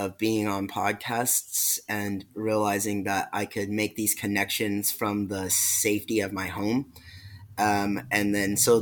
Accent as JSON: {"language": "English", "town": "Terre Haute", "region": "Indiana", "country": "United States", "said": "because I'm from Terre Haute. It's not where I live now."}